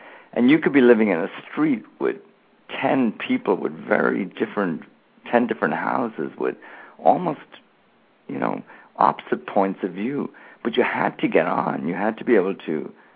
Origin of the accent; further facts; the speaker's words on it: Ireland; growing up in Ireland, where there was a real political divide, where people had actually been killed in a civil war in the 1920s, and the political parties of the time I was growing up in the 60s, 70s, and 80s